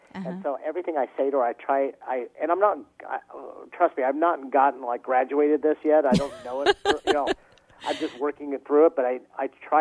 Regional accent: Simi Valley, California, United States; he found out I grew up in Simi, and, you know, and where I lived

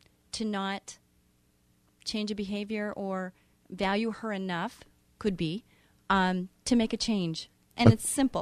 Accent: Orange County, California, United States; I grew up in Orange County, so I love that place.

